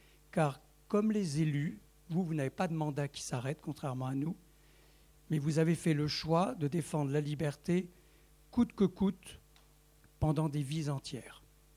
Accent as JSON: {"language": "French", "region": "western France", "country": "France", "said": "puisque je suis moi-même de l'Ouest."}